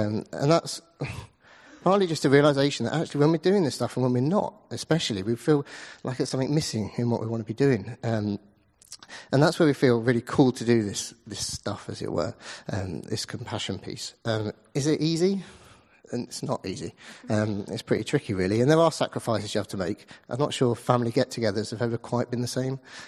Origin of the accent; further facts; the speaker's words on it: Watford, East of England, United Kingdom; now in Leeds, United Kingdom; I'm originally from Watford, but I've been in Leeds for about 11 years. Live with my wife, Naomi, just across there.